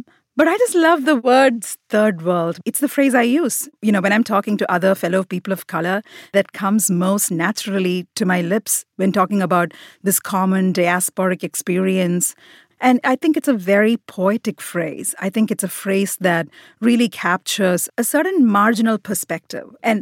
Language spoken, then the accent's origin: English; India; I still feel I am very much Indian. India is the country where I feel most at home, most comfortable.